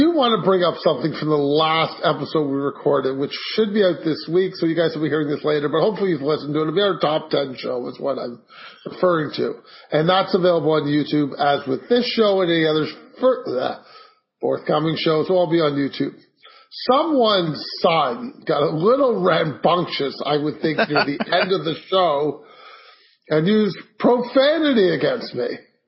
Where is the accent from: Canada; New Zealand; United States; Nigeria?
Canada; I'm a Canadian, so I'm polite to everybody.